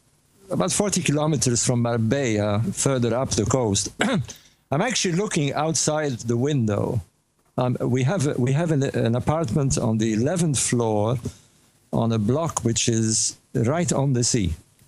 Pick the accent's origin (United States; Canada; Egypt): Egypt; Alexandria, Alexandria Governorate; moved away as an adult; also born or lived in Cairo; I was born in Alexandria in 1948, and I grew up there, and I left Egypt when I was 19, before the Six-Day War in 67.